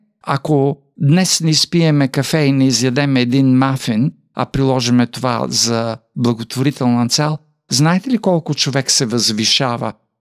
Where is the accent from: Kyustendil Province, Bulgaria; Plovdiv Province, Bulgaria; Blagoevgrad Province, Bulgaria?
Kyustendil Province, Bulgaria; Kyustendil; А в моя роден град Кюстендил представих една изложба